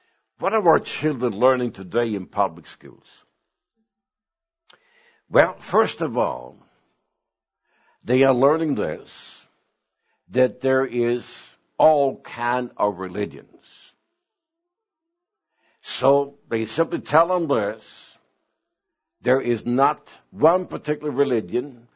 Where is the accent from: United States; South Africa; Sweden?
Sweden; Now, remember, I was born in Sweden, so I was raised in a different environment.